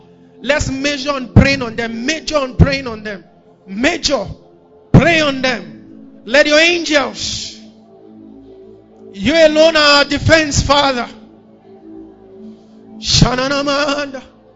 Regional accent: Kaduna, Kaduna State, Nigeria; I grew up in Kaduna, Sharia 2000.

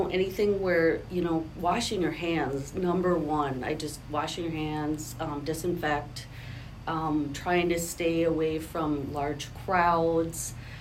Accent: Fergus Falls, Minnesota, United States; And then came back to my hometown, Fergus Falls.

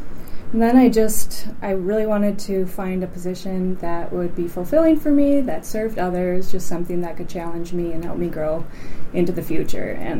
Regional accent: Fergus Falls, Minnesota, United States; I'm from Fergus Falls originally. I've sort of moved around since I graduated, but this is where I'm settled now.

